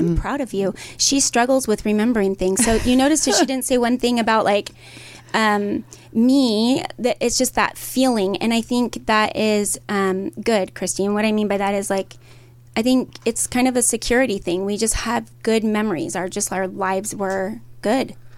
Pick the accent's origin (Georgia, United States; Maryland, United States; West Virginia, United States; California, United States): California, United States; Redlands; also born or lived in Orange; I was born in Orange, in a hospital in Orange. I don't know if it was the county hospital or what. And then I was raised all over, but I landed in Redlands, and that's where I really grew up.